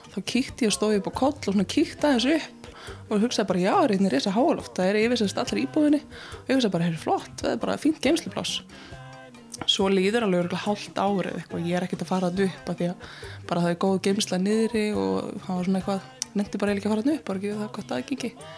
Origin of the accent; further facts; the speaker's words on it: Reykjavík, Capital Region, Iceland; Ég sem stólst upp í Þingholtunum og horfði á Hallgrímskirkju út eldhúsgluggan.